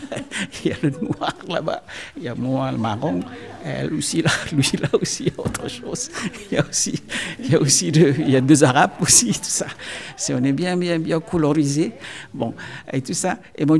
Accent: Indonesia; je suis originaire d'Indonésie. C'est loin d'ici, hein, en Indonésie.

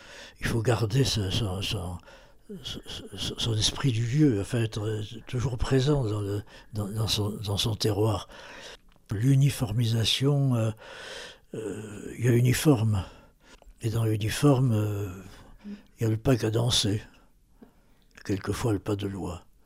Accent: Occitanie, France; Bien, je suis occitan. Moi, je prétends être occitan de langue française. Parce que malheureusement, mon père le parlait, mon grand-père le parlait. Moi, j'ai été éduqué dans un collège où on châtillait les accents. et je n'ai pas pu apprendre la langue

